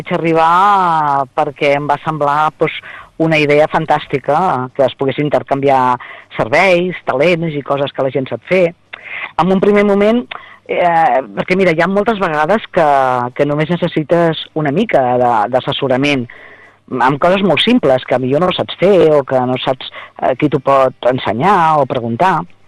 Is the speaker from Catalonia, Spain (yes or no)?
yes; Barcelona, Catalonia, Spain; No, jo sóc del Poble Nou.